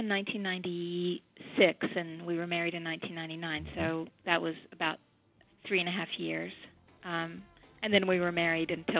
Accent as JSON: {"language": "English", "region": "the South", "country": "United States", "tie": "born or raised there", "said": "And I'm from the South, too, so I understood the culture, having grown up in it."}